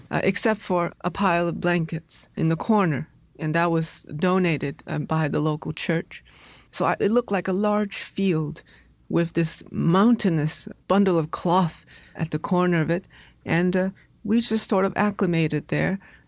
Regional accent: United States; I would hope that they see themselves, because I am an American.

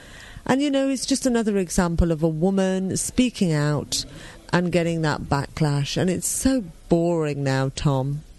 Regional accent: Birmingham, West Midlands, United Kingdom; I'm from Birmingham. Just an ordinary girl from Birmingham, and now I'm meeting the Queen.

